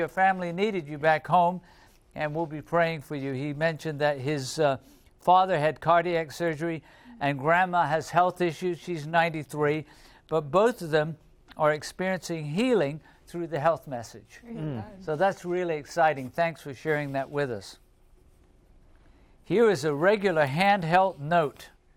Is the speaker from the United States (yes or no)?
no; England, United Kingdom; here is our last note from Marie in my home country, in England